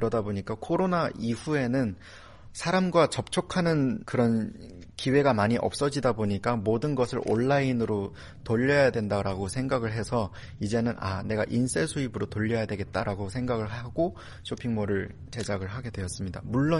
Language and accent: Korean; North Korea; now in South Korea; 제가 그 탈북민이고 새터민이다 보니까